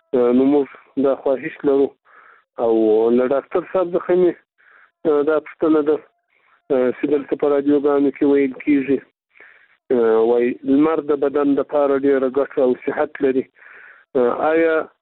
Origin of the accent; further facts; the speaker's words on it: Afghanistan; موږ د افغانستان خلک یو، موږ دلته بېواز دي